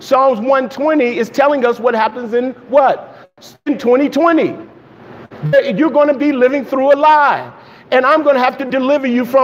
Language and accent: English; Los Angeles, California, United States; I'm from South Central LA.